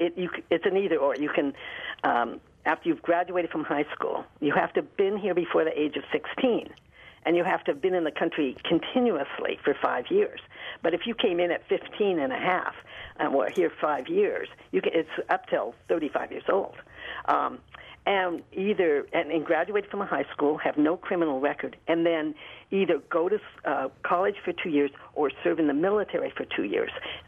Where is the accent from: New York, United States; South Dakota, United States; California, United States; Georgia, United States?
California, United States; Santa Barbara; I'm from Santa Barbara, California. I just got back from the wonderful Spanish Days fiestas.